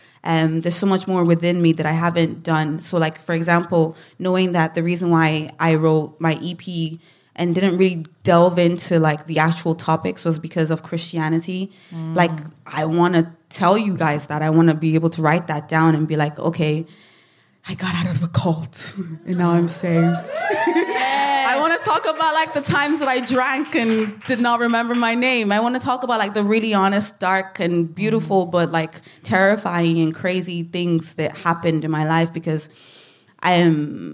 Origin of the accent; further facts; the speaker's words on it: Nigeria; now in Ireland; the duality of being Nigerian and also being Irish and living in Ireland for so long, feeling misunderstood.